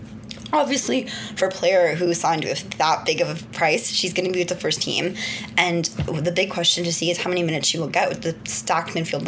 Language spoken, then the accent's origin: English; United States; I'm such an American